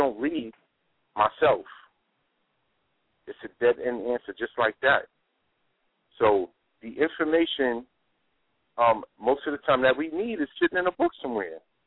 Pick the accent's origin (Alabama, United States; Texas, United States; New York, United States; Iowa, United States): New York, United States; Bronx; I'm from the Bronx. You know, between Bronx and Harlem, I'm very well known.